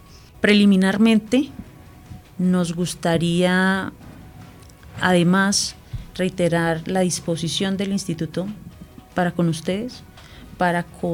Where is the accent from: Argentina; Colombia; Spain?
Colombia; un acceso efectivo de los derechos que nos deben asistir como ciudadanos colombianos.